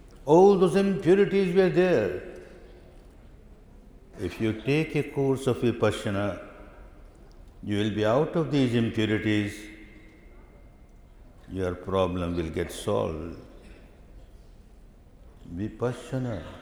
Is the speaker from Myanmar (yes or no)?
yes; Myanmar; I was fortunate that I was born in Dhamma land, Myanmar. I was brought up in this Dhamma land, Myanmar. But I was born in a very staunch, conservative Hindu family